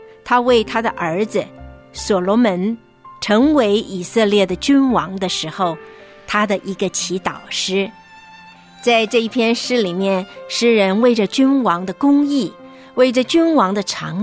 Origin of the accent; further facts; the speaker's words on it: China; 中庸之道是我们中国人常常都在谈的